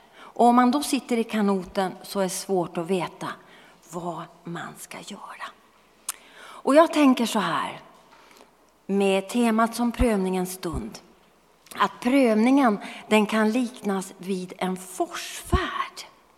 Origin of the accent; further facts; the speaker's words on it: Norrbotten County, Sweden; Jag kommer från Norrbotten och som ungdom så hade vi en favoritaktivitet. Att paddla i älvarna.